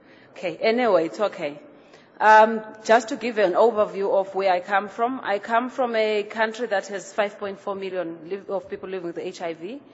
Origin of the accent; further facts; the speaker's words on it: South Africa; those who are in my home country in South Africa